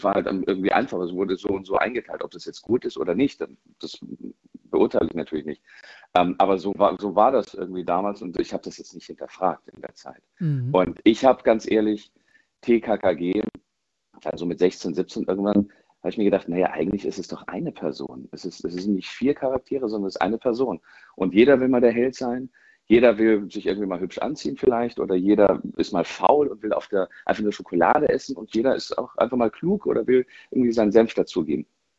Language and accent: German; Munich, Bavaria, Germany; Ich komme ja aus München und die Aufnahmen waren in Hamburg.